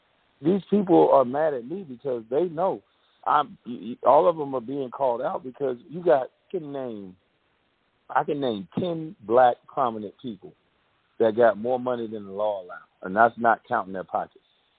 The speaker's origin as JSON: {"language": "English", "town": "Brunswick", "region": "Georgia", "country": "United States", "said": "I'm from Brunswick, Georgia. We have 5 football players that are currently in the NFL."}